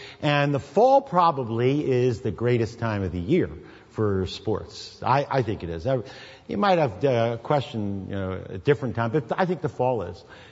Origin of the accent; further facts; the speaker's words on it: Philadelphia, Pennsylvania, United States; Very seldom did I get to see my Philadelphia Phillies play. I'm from Philly